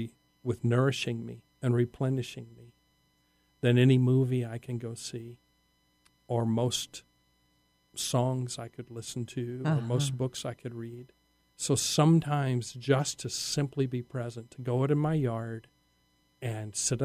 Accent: Texas, United States; now in Northwest, United States; I was raised in the Texas Panhandle where there's not much rain.

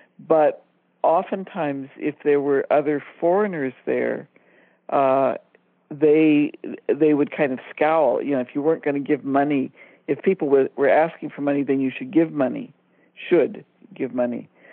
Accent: India; a repeated situation that I was in as a young person growing up in India

